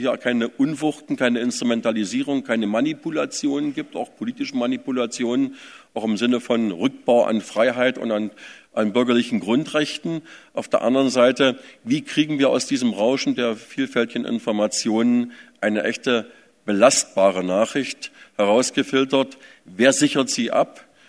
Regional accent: East Germany, Germany; und das sage ich jetzt mal bewusst als Ostdeutscher

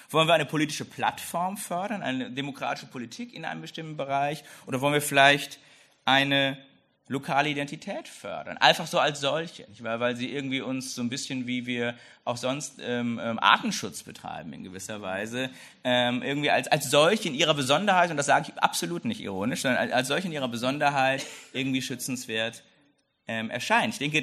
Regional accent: Bochum, North Rhine-Westphalia, Germany; wie meine Heimatstädte, ich komme aus Bochum

